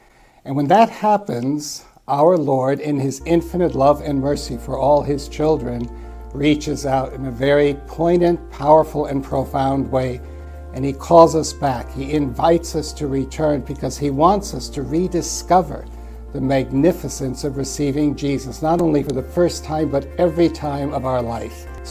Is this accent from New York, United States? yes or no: yes; New York, United States; Now, I grew up in New York, in Manhattan, at the National Shrine of St. Anne on 12th Street between 4th and 3rd Avenue.